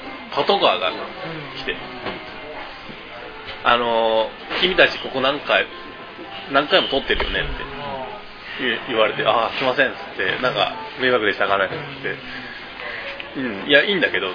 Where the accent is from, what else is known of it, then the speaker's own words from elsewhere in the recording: Fujisawa, Kanagawa, Japan; うちあの地元が藤沢、あの江ノ島の方なんですけど、で行ってた学校が鎌倉の方なんで